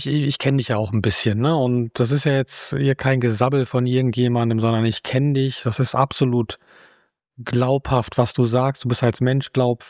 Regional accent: North Rhine-Westphalia, Germany; Ich bin ja hier in Ostwestfalen groß geworden

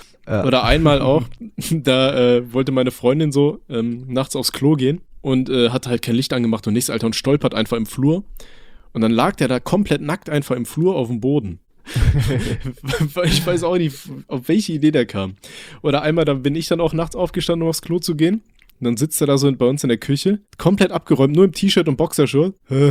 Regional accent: Aachen, North Rhine-Westphalia, Germany; born there; Ich komme ja aus Aachen gebürtig

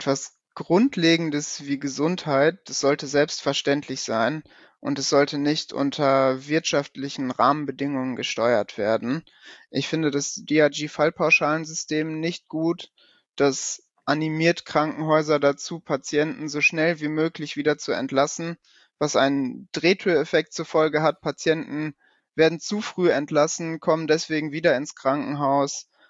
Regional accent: Paderborn, North Rhine-Westphalia, Germany; ich komme aus Paderborn und ich arbeite als Krankenpfleger in einem mittelgroßen Krankenhaus hier in Paderborn.

